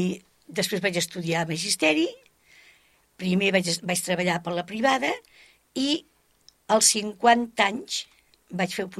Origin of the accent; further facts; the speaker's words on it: Sant Joan Despí, Catalonia, Spain; also born or lived in Ibiza; Vaig néixer a Eivissa, de mare eivissenca i pare valencià. Vaig passar per València a veure els avis, però tota la meva infantesa ja va ser a Sant Joan d'Espí.